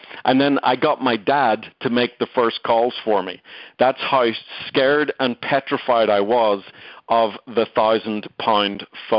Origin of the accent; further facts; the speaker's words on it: Ireland; now in Dallas, United States; I actually live in Dallas, Texas, but I'm originally from Ireland.